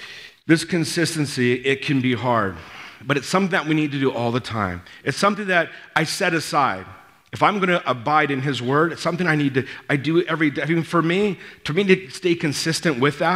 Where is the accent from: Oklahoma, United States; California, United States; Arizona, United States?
California, United States; Los Angeles; I lived in South L.A. I grew up in South L.A. area, and that's where most of my problems probably started.